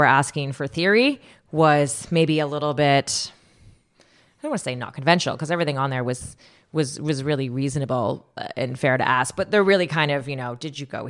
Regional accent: Canada; I'm Canadian.

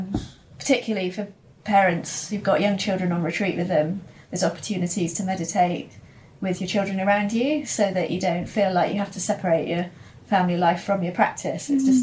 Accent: South West England, United Kingdom; growing up in Devon, I'm very much into that side of things

